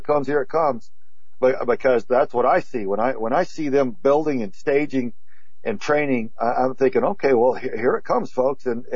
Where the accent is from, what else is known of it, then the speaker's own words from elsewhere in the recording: Texas, United States; Growing up in Southern Texas, camping, once witnessed two raccoons